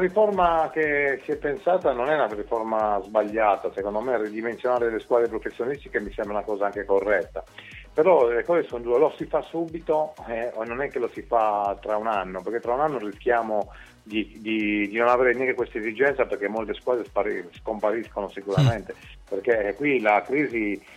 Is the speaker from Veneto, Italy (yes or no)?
no; Sardinia, Italy; adesso dico una squadra a caso perché mi viene comodo perché sono sardo, no?